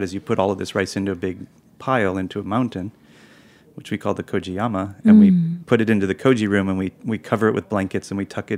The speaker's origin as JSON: {"language": "English", "country": "United States"}